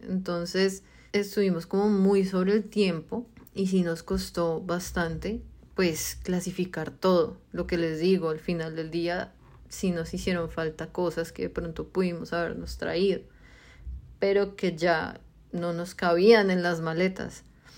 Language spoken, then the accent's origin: Spanish; Colombia; moved away; nosotros salimos de Colombia hechos un mar de lágrimas y mocosos